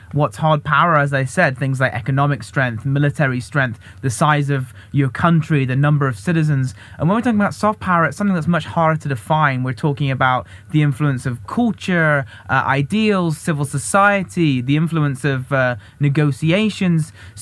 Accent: United Kingdom; born there; the UK, which, as you can tell from my accent, is the country where I was originally born.

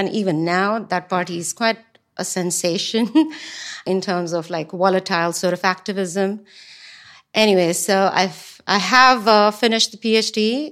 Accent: Pakistan; born there; moved away as an adult; I mean, I was born in Pakistan

